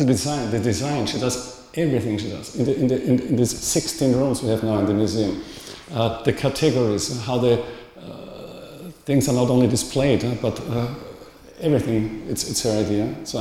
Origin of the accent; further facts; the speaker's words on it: Vienna, Austria; I'm from Vienna.